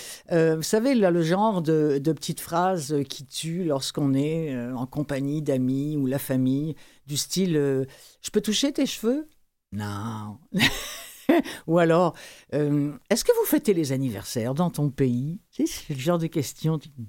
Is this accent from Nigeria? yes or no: no; Rouen, Normandy, France; moi, je viens de Rouen, qui est en Normandie, la ville au Sans-Clocher.